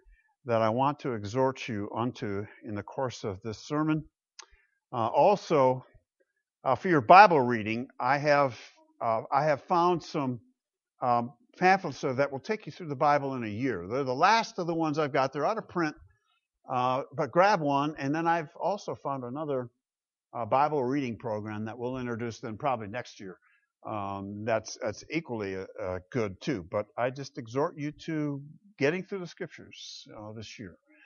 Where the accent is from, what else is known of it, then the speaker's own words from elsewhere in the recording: Grand Rapids, Michigan, United States; Whenever I go back to my hometown, Grand Rapids, Michigan, I visit my childhood church, Aberdeen Reformed Church.